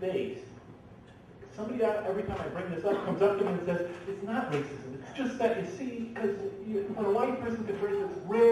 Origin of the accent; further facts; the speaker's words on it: Bridgeport, Connecticut, United States; When I grew up in Bridgeport, Connecticut, we were warring in the streets.